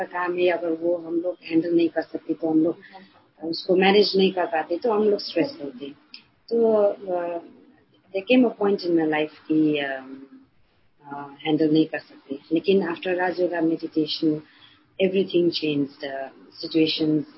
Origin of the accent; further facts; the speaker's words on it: Nepal; Hindi is a second language; मैं नेपाल से हूँ, नेपाल में धरान में, धरान में एक टाउन है